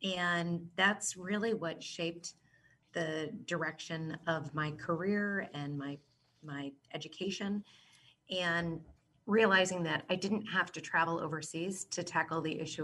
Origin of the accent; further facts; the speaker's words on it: Dayton, Ohio, United States; my congressman from my hometown of Dayton, Ohio.